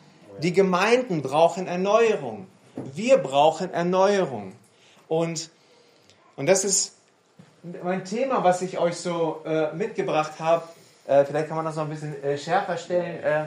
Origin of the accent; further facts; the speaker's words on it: Hanover, Lower Saxony, Germany; now in Stuttgart, Germany; Wisst ihr, ich bin von Norddeutschland in den Süden gezogen. Ich komme aus Hannover mit meiner Frau und wir sind vor 10 Jahren ins Schwabenländle gezogen, in der Nähe von Stuttgart.